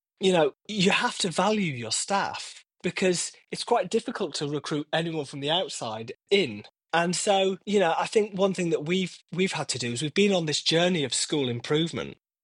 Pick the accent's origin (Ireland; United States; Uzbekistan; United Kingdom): United Kingdom; Darlington, North East England; I certainly think of my schooling growing up in the Northeast, how rich it was. You know, I went to school in Darlington, I went to a comprehensive school